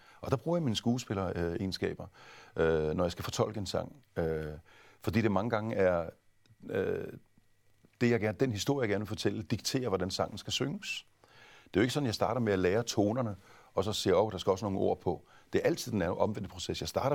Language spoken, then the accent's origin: Danish; Kolding, Region of Southern Denmark, Denmark; Tænk nu, hvis jeg tager til en af de danske skuespillerskoler og ikke kommer ind, så vil de sige hjemme i Kolding, så var du ikke så god alligevel.